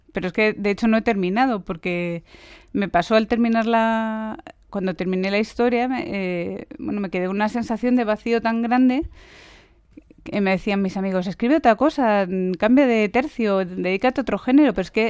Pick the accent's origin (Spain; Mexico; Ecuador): Spain; Madrid, Community of Madrid; De Madrid.